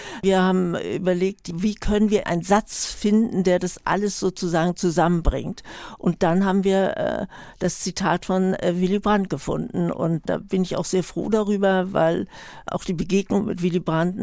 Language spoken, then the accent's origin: German; Berlin, Germany; Na, zuerst haben wir im Westend gewohnt. Das ist in der Nähe des Olympiastadions, was für uns Kinder natürlich wunderb